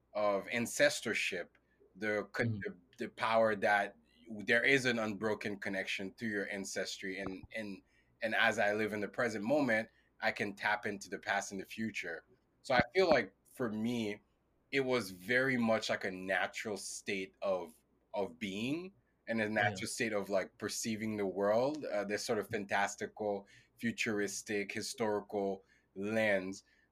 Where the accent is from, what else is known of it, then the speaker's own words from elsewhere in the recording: Haiti; And I think for me, growing up in Haiti, I didn't really make a difference between the surreal or the fantastical and the types of futures that existed.